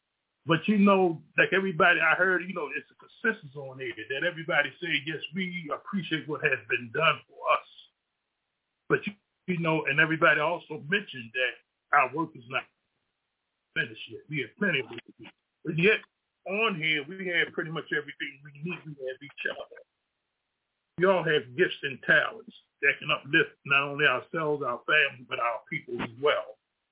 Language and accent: English; Baltimore, Maryland, United States; I'm from Baltimore.